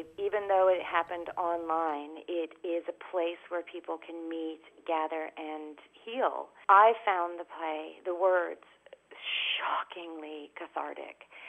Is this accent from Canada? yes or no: yes; Canada; Now, as a Canadian middle child, I felt a huge responsibility for that.